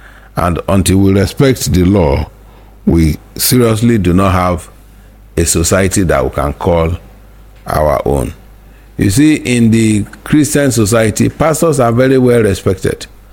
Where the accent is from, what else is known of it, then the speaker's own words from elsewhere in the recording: Nigeria; growing up in Nigeria, I remember when you want to go anywhere, particularly at the age of between 12 to 13, you are going to the boarding house.